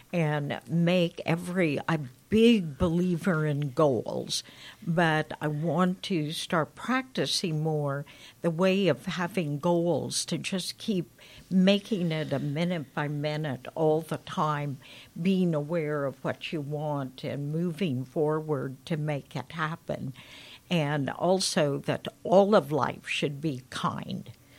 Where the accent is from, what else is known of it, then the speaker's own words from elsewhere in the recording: Kansas, United States; also born or lived in New York City; now in Atlanta, United States; No, I grew up in Kansas and then escaped, although I think it's the best place to grow up, to New York City.